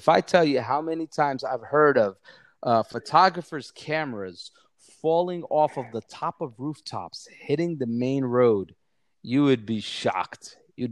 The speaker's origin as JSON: {"language": "English", "region": "New Jersey", "country": "United States", "tie": "born or raised there", "lives_now": "Dubai, United Arab Emirates", "said": "so I'm actually from New"}